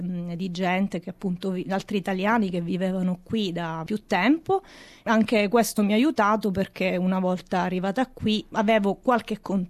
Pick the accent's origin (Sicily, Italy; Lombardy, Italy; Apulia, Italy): Sicily, Italy; Palermo; moved away as an adult; now in Australia; Allora, io sono di Palermo, ho 33 anni